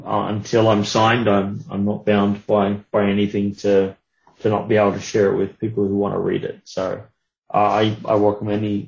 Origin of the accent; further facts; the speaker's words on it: Australia; being of Australian origin, Jeff started asking me a few questions about The Summerton Man.